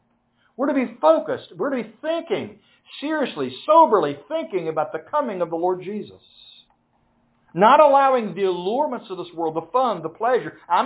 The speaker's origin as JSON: {"language": "English", "country": "United States", "said": "I'm an American, but first of all, my citizenship is in heaven."}